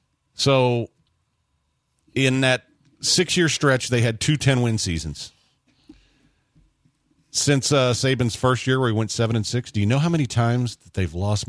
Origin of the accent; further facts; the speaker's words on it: Georgia, United States; accent: South Georgia; because we're from South Georgia and kind of have an accent.